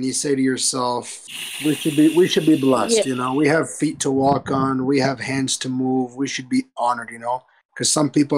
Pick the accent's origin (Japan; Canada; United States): Canada; London, Ontario; I'm from Canada, from London, Ontario, Canada.